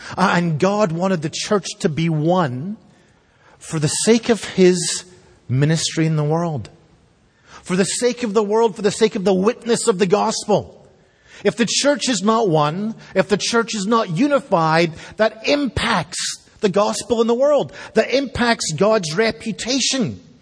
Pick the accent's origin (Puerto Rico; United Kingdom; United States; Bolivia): United Kingdom; Scotland; I grew up in the United Kingdom. The United Kingdom is the nation that represents four separate nations, Scotland, England, Northern Ireland, and Wales